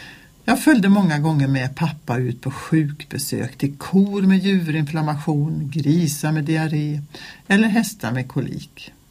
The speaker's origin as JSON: {"language": "Swedish", "town": "Mariestad", "region": "Västra Götaland County", "country": "Sweden", "tie": "born or raised there", "said": "Min uppväxt i Mariestad och Skaraborg har präglat mig starkt."}